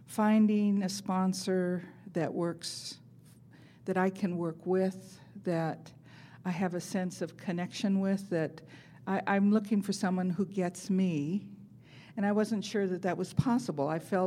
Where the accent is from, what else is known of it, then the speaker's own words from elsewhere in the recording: Apple Valley, California, United States; I'm from Apple Valley, California.